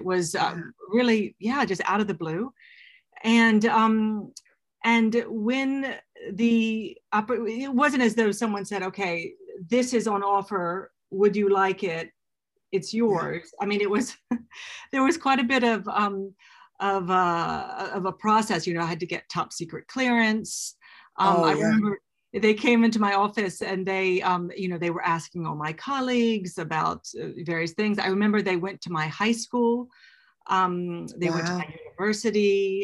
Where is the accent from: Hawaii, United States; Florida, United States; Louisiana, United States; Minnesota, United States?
Florida, United States; So I am American, and as you might detect from my accent, and grew up happily in Florida, Northern Florida